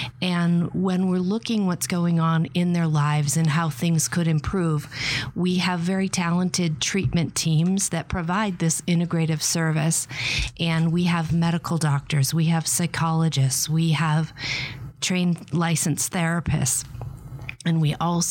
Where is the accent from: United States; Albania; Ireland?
Ireland; I'm Irish.